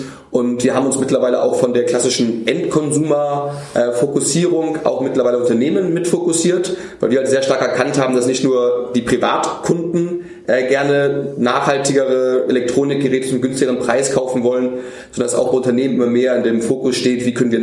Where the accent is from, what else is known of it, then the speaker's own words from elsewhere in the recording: Hamburg, Germany; moved away as an adult; also born or lived in Australia / Shanghai / London; now in Munich, Germany; Ich bin einer der Gründer von Refurbed, komme ursprünglich aus Hamburg oder bin gebürtiger Hamburger. Dann hat es mich nach meinem Schulabschluss viel ins Ausland verschlagen. Ich habe in Australien gelebt, in Shanghai in China gelebt, in London in England gelebt